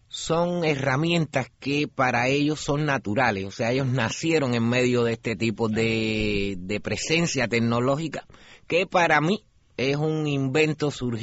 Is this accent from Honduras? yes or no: no; Cuba; pero como cubanos, todos con el mismo anhelo de libertad para nuestra patria